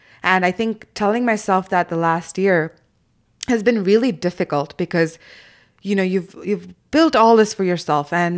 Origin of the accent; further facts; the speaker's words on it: Zambia; I think growing up in Zambia, the US and UK were the only focal points we had